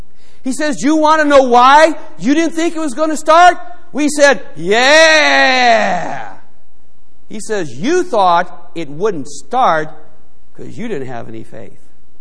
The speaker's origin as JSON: {"language": "English", "town": "Cleveland", "region": "Ohio", "country": "United States", "tie": "born or raised there", "said": "When I was growing up in Cleveland, we lived in Parma. Then my parents moved to North Royalton before we finally moved to Middleburg Heights."}